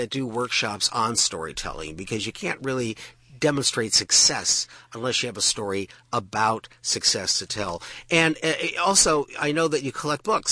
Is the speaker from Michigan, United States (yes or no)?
no; Cleveland, Ohio, United States; I'm from Cleveland. You have to understand this is a big deal to me.